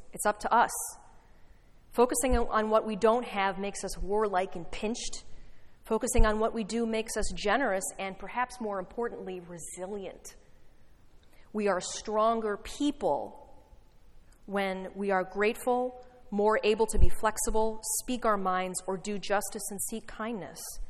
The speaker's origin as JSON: {"language": "English", "town": "Chicago", "region": "Illinois", "country": "United States", "tie": "born or raised there", "said": "I grew up in Chicago, so it was bitter cold."}